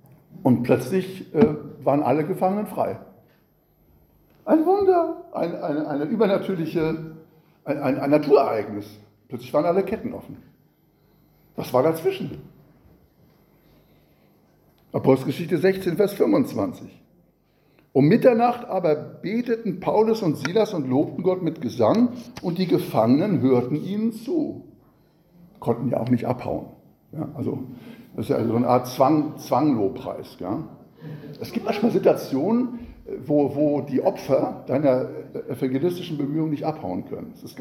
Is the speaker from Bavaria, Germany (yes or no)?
no; Frankfurt am Main, Hesse, Germany; Und meine Stadt, meine Heimatstadt, haben sie sich ausersehen, Frankfurt am Main